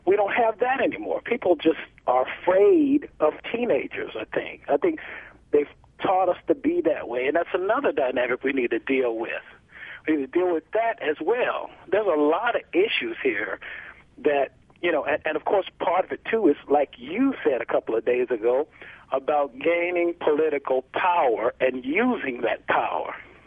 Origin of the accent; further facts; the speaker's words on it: the South, United States; I mean, I grew up in the early 70s, and the neighbors, you know, I grew up in the South, but the neighbors would raise you just as well as your parents.